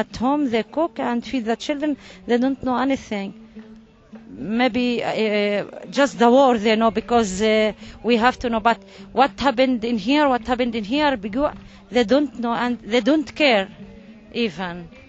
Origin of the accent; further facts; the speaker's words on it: Mashhad, Northern District, Israel; I grew up in Mashhad village beside Nazareth. Yeah, it's a small village. All the people is Muslims there. It's beside Nazareth. It's the way to Tiberias.